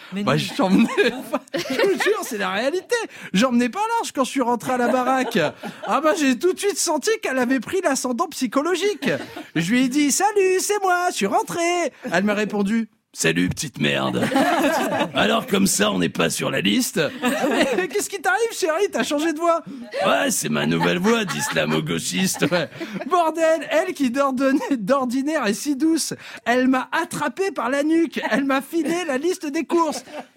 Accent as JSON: {"language": "French", "town": "Vichy", "region": "Auvergne-Rhône-Alpes", "country": "France", "tie": "born there", "said": "Ouais, je suis né à Vichy."}